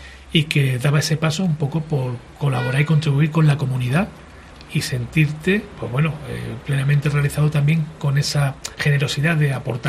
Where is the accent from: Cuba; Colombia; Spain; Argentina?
Spain; Purullena, Andalusia; yo soy …, soy de Purullena